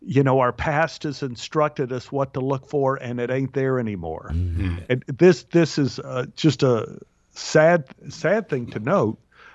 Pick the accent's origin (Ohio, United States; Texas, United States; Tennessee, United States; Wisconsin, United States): Texas, United States; Dallas; A friend of mine from my neighborhood in Oak Cliff, Texas, Kay Callen.